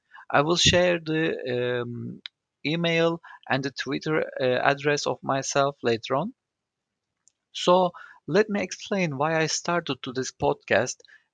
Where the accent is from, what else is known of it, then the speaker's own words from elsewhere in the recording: Istanbul, Turkey; English is a second language; I born and raised in Istanbul, has lived in both sides of the Bosphorus.